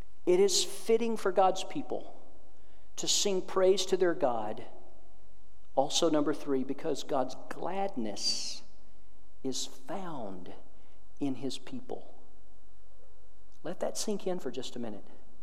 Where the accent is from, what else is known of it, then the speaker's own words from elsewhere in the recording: Georgia, United States; also born or lived in Seattle; now in South Dakota, United States; That part of that verse wouldn't have made near as much sense to me before I moved to South Dakota. I grew up in Georgia. I didn't know much about his cold in Georgia. After that, we lived in Seattle.